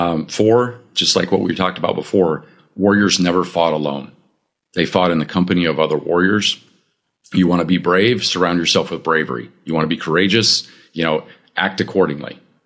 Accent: Michigan, United States; I'm a Michigander. I'm from Michigan. And yeah, I'm cold weather people by design.

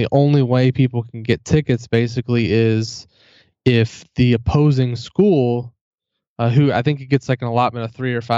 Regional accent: New Albany, Indiana, United States; I was born in New Albany. I graduated from New Albany in 2000.

